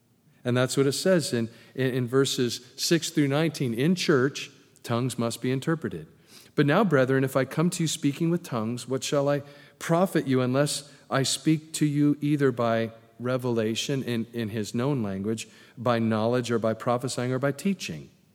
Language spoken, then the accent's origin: English; California, United States; moved away as an adult; In fact, I grew up in California, was there for the first 30 years of my life, and then been out here for a while